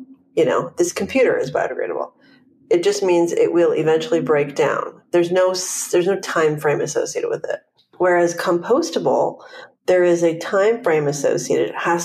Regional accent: Vancouver, British Columbia, Canada; now in Los Angeles, United States; I'm from Vancouver, Canada, but I've been in LA but more than 12 years now.

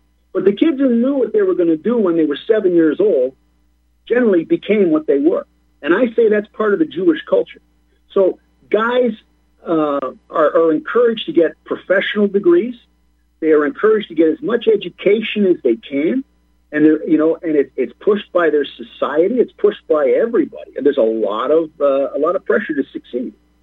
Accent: Canada; And as I said, I'm a Canadian.

